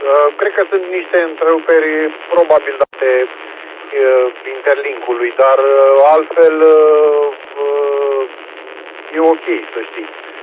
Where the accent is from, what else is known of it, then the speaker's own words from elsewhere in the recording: Pitești, Argeș, Romania; Și momentan, eu sunt din Pitești, momentan sunt pe drumul dintre Curtea de Argeș și Pitești. Mă îndrept către casă.